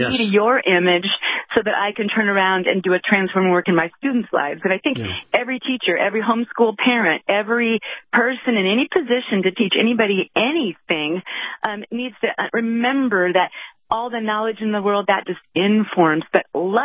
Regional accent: Washington, United States; I'm from Washington State, and we've shut down harder and longer than many other states.

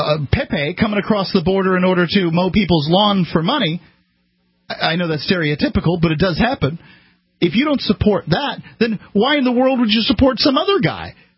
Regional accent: United States; I'm American. I'm allowed to break our laws.

